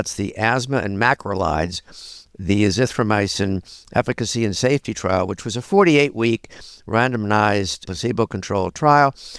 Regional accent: Atlanta, Georgia, United States; I'm from Atlanta, and right now I'm an adjunct faculty at Emory

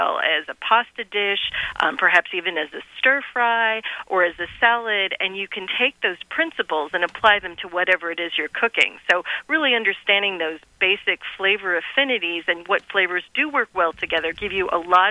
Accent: Michigan, United States; I grew up in the Midwest, personally. I'm a Michigan girl. I grew up eating meat three times a day.

